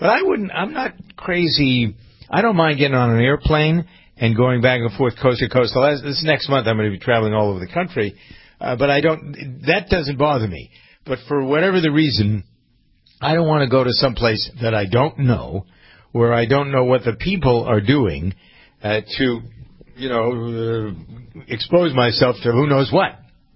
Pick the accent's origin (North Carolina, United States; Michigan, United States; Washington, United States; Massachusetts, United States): Massachusetts, United States; Framingham; most communities I know in Framingham, my hometown, I'll be there back for New Year's Eve.